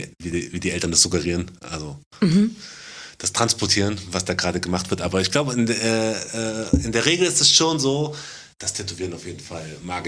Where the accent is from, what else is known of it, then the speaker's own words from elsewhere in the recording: Leipzig, Saxony, Germany; Ich bin in Leipzig-Grünau aufgewachsen.